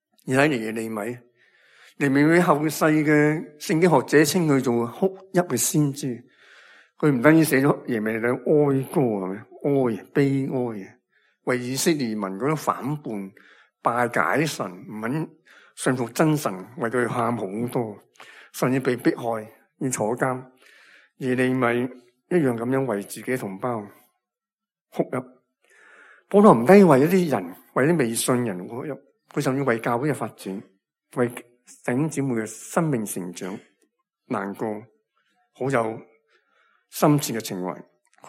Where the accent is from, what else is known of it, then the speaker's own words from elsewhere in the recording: Hong Kong; 我哋香港人